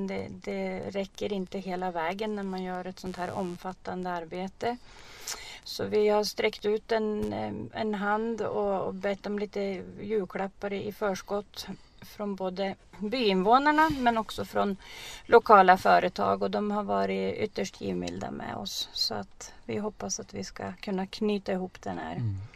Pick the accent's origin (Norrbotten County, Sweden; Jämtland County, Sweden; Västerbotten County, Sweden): Jämtland County, Sweden; Oviken; när jag växte upp i Oviken.